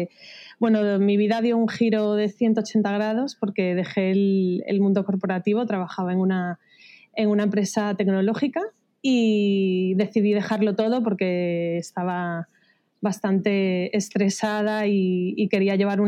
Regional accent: Guatemala; y crecí en Guatemala

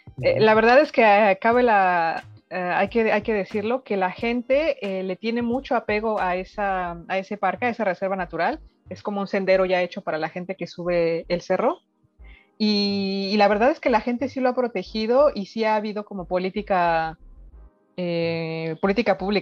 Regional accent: Coacalco, State of Mexico, Mexico; todos los que crecimos en Coacalco, que vivimos una parte de nuestra niñez en Coacalco

